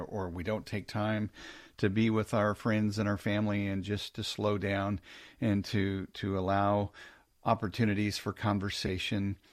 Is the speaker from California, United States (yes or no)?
no; Kansas City, Missouri, United States; And I grew up eating there, and it just got me reconnected to my roots of growing up in Kansas City